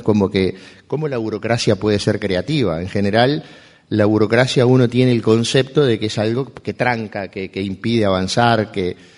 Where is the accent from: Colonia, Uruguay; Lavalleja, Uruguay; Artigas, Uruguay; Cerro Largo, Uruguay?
Cerro Largo, Uruguay; Fraile Muerto; born there; lo dice alguien que viene del interior profundo. Yo nací en Fraile Muerto, departamento de Cerro Largo, a 350 kilómetros de Montevideo.